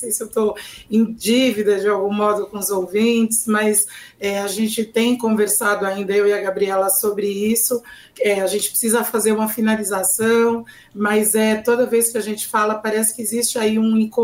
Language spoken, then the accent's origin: Portuguese; Bahia, Brazil; Eu sou uma mulher, sou baiana, sou matemática, sou engenheira eletrônica, sou uma filha amada de Deus, né?